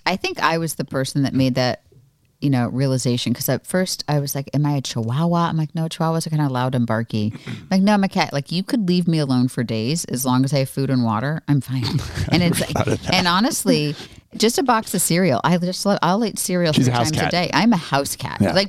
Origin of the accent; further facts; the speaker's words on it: Florida, United States; But I get why when I said, oh, growing up in Florida, we went to Disney all the time.